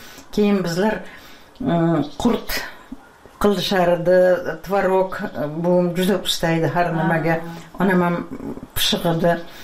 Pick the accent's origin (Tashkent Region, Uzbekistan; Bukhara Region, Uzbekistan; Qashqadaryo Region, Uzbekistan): Tashkent Region, Uzbekistan; Piskent; Men shu yerda tug'ilganman-da. Eshik deraza bo'lmagan. Piskentda